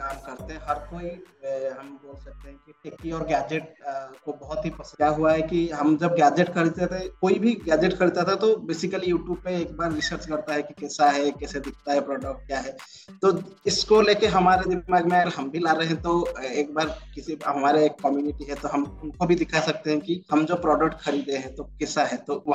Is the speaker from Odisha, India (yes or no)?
yes; Odisha, India; हम एक्चुअली उड़ीसा से एक गांव से बिलोंग करते हैं और हमारे गांव के आसपास काफी सारे अनएक्सप्लोर्ड जगह है